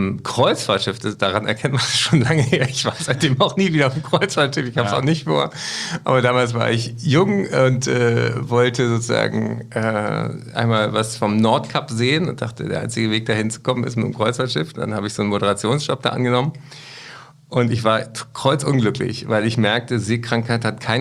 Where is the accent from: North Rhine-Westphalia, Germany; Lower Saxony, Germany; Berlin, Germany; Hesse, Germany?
Berlin, Germany; Da spiele ich in meiner Heimatstadt im Tempodrom.